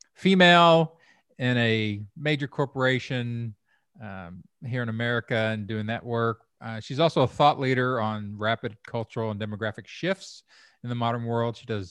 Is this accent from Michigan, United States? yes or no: no; Kentucky, United States; Yeah, well, I'm from Kentucky originally